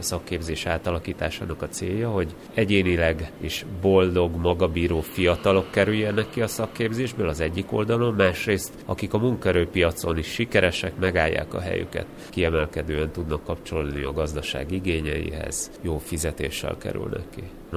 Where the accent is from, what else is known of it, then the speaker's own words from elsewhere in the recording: Slovakia; moved away as an adult; now in Hungary; én egyébként felvidéki vagyok származásomat tekintve, még itt is érettségiztem, és utána egyetemre kerültem Magyarországra, és ott alapítottam családot.